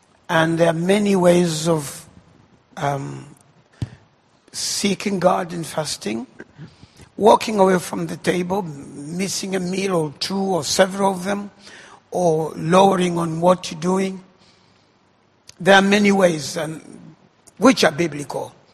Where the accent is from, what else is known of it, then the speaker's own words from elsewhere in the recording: Uganda; and I'm from Uganda.